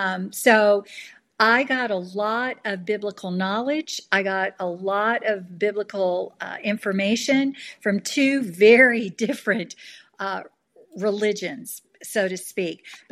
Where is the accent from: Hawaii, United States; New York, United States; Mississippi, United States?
Mississippi, United States; Jackson; It's always good to be with another fellow Southerner. My heart, you know, I grew up in Jackson, Mississippi